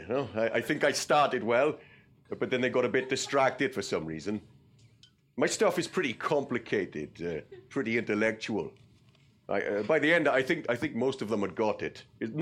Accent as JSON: {"language": "English", "region": "Wales", "country": "United Kingdom", "said": "I'm the first Egyptian Welshman. If you're English and Egyptian, they call you Anglo-Egyptian. I'm Welsh."}